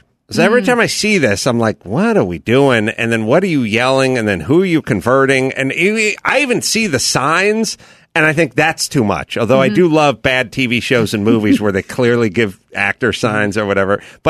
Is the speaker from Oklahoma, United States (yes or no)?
no; California, United States; Did I say I grew up in the San Fernando Valley?